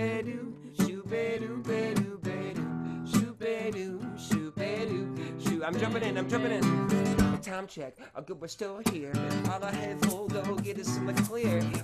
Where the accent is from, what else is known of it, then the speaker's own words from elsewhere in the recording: Virginia, United States; The Common Good was a name that I created because I'm from Virginia, and I was trying to come up with some sort of nod to Virginia